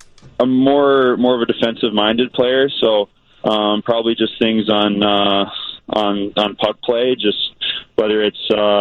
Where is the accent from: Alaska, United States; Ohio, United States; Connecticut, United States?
Ohio, United States; Columbus; born or raised there